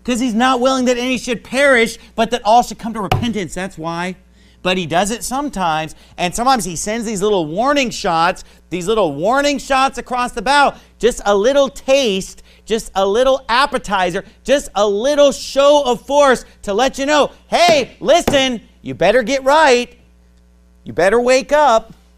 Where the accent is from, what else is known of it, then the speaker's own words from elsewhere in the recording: Sacramento, California, United States; Because I'm from Sacramento, so Sacramento is where my family lives, where a lot of my friends live, because I'm from there.